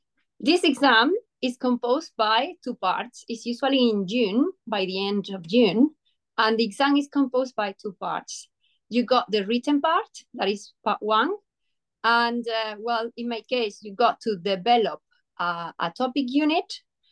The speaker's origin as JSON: {"language": "English", "country": "Spain", "second_language": "English", "said": "I come from Spain and I've been an English teacher for 10 years."}